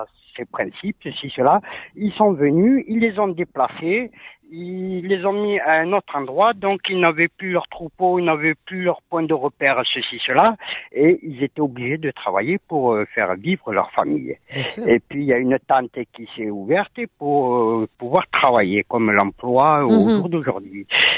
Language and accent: French; Morocco; now in France; moi, je suis marocain, mon père il est sahraoui